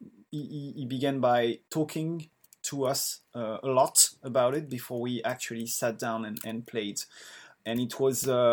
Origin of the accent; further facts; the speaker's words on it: France; English is a second language; I'm French. My pronouns are he and him. So in real life, I'm an English teacher in somewhere near Paris.